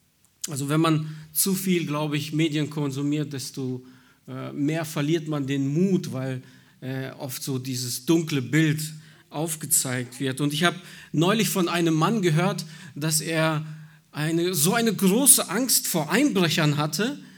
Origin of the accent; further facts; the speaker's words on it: Minden, North Rhine-Westphalia, Germany; ich bin 42 Jahre alt, ich komme aus Minden, aus der Gemeinde auch dort.